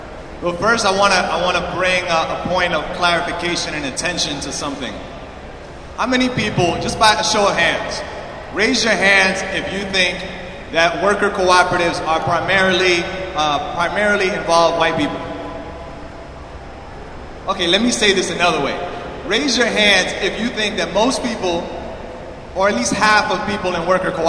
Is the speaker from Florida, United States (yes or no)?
no; Bronx, New York, United States; I'm from New York in the Bronx